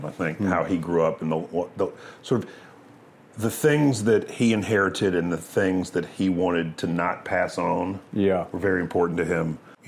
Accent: Clarksdale, Mississippi, United States; Well, I'm from Clarksdale, Mississippi, which is a town that has a deep history of blues musicians.

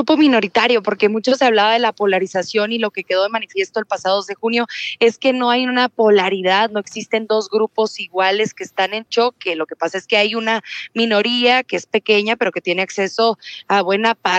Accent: Chihuahua, Mexico; soy la chihuahuense más votada en la historia

